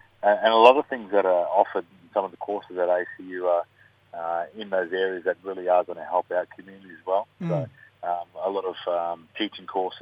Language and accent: English; Townsville, Queensland, Australia; also born or lived in Yam Island; now in Minden, Australia; We're a Cool Cut Gold mob. So, yeah, that's where I'm from. Grew up in Townsville